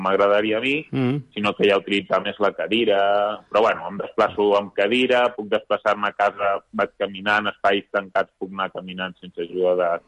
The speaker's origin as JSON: {"language": "Catalan", "town": "Vilafranca del Penedès", "region": "Catalonia", "country": "Spain", "said": "jo soc més de zona de, bueno, jo soc de Vilafranca"}